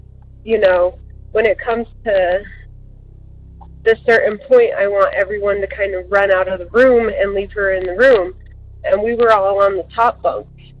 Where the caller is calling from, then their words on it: Colorado, United States; I am calling from Colorado.